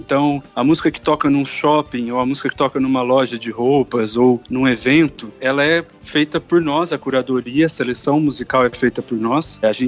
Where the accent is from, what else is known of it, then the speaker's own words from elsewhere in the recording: Franca, São Paulo, Brazil; now in São Paulo, Brazil; Eu sou de Franca, interior de São Paulo, e sempre fui fissurado por música, tive bandas lá e tudo mais. Quando eu vim para São Paulo com 18 anos, em 2005